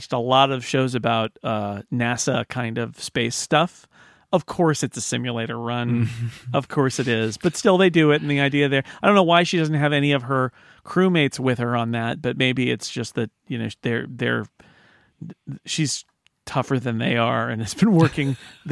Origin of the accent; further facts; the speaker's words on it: California, United States; Anyway, as a Californian, I got very confused by some of the geography going on there.